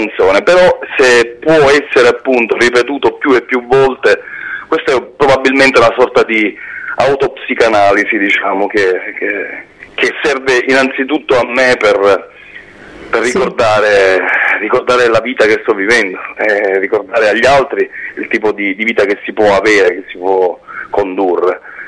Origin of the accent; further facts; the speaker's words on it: Sicily, Italy; io sono siciliano, io sono cresciuto in una terra che da sempre accoglie le persone che scappano da una guerra o che scappano dalla tirannia